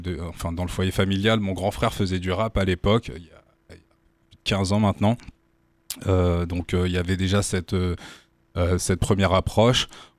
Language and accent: French; Orléans, Centre-Val de Loire, France; Je suis originaire d'Orléans